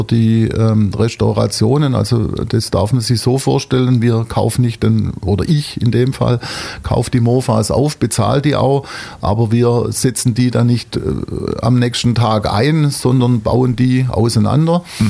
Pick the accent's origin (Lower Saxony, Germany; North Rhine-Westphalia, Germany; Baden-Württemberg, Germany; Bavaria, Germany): Baden-Württemberg, Germany; Pfullingen; Und ich bin eigentlich in Pfullingen aufgewachsen, kenne aber natürlich die Schwäbische Alb